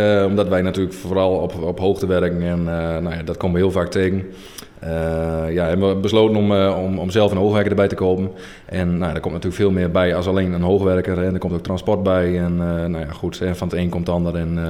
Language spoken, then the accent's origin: Dutch; Buinen, Drenthe, Netherlands; Ja, ik ben geboren en getogen in Buinen, ja.